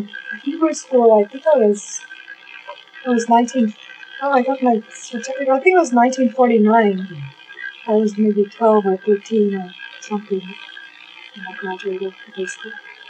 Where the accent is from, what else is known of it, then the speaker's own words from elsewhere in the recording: Montreal, Quebec, Canada; moved away as an adult; now in Nova Scotia, Canada; I was born in Montreal.